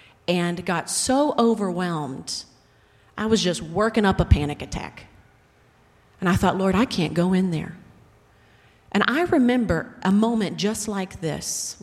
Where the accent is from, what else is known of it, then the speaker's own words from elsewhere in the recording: West Virginia, United States; My mama, I'm from West Virginia. We have mamas in West Virginia.